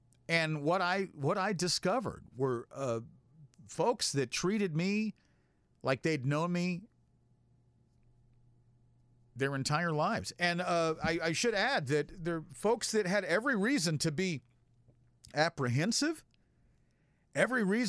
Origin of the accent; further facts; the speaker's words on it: Florida, United States; because growing up in Florida when I did, and where I did, it was very white, very redneck, very racist.